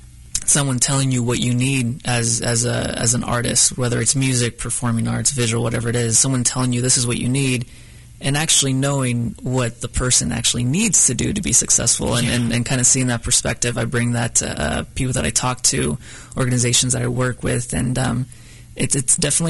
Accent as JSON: {"language": "English", "town": "Kansas City", "region": "Missouri", "country": "United States", "tie": "born or raised there", "said": "I was raised in Northeast Kansas City."}